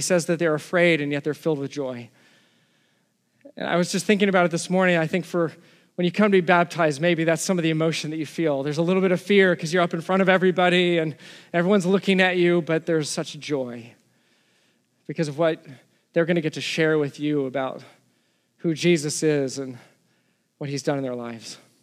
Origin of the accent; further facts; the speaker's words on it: Texas, United States; now in New Jersey, United States; I get it. We're from Texas.